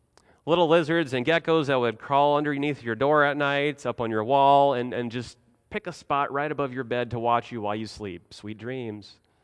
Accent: Nebraska, United States; Good old Nebraska didn't sound so bad. My home state, if I haven't mentioned that before.

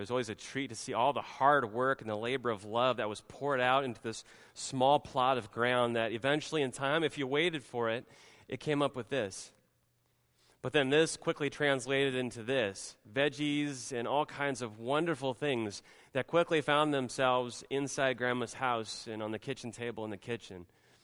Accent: Nebraska, United States; opportunity to travel back to my home state of Nebraska, and with a little bit of extra time to spare and trying to dodge some of the work that dad and mom might have me do on the farm

